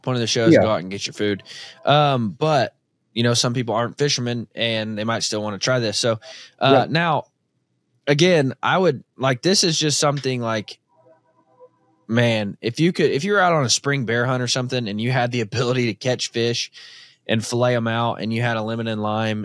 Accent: Arkansas, United States; I grew up in Arkansas. If you caught fish, you battered it and you deep fried it.

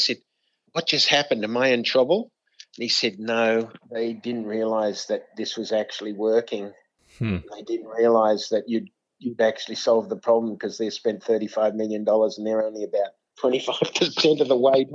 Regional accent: Australia; as an Aussie

